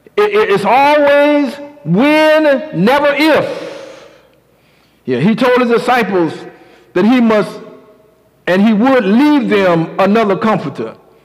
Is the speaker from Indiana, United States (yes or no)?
no; Brunswick, Georgia, United States; Ahmaud Arbery, just jogging unarmed in a neighborhood in my hometown, Brunswick, gunned down by armed citizens who somehow felt threatened.